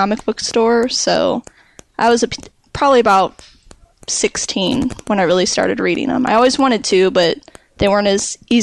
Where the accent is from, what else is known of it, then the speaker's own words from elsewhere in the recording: Ferguson, Missouri, United States; moved away as an adult; now in Illinois, United States; I am from Missouri, actually. I started in Ferguson. I moved over to the Illinois side about 8 years ago, and I've been here ever since, pretty much between Collinsville and Edwardsville.